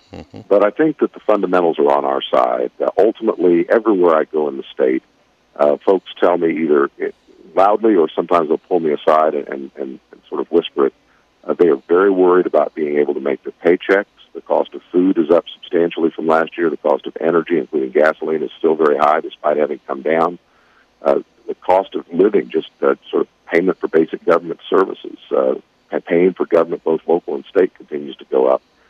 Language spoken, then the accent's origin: English; United States; we were always very blessed as I was growing up in Montgomery County, but I had a lot of friends and we had a lot of family who, you know, things were very tight.